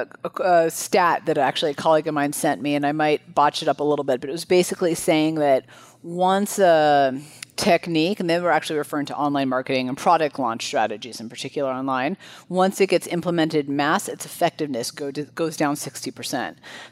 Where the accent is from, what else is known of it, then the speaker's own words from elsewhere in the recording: California, United States; I grew up in California. I know what you said, but I can't respond back.